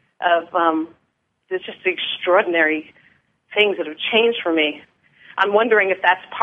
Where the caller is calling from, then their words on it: Glendale, California, United States; Glendale, California. Which is near Los Angeles. Do you know it?